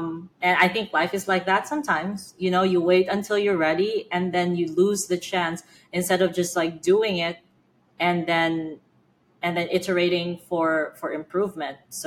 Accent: Philippines; I grew up in the Philippines. I grew up with a shitty passport. I had limited opportunities

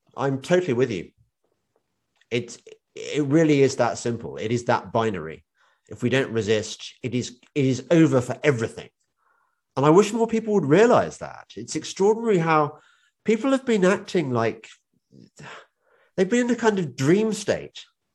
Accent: England, United Kingdom; I, as an Englishman, have spent my whole life watching movies, reading books, which celebrate New York

